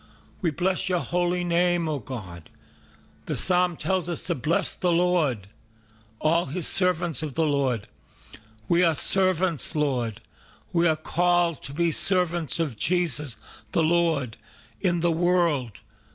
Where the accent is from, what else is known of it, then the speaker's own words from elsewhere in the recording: Boston, Massachusetts, United States; I'm from East Boston, and I went to Salem State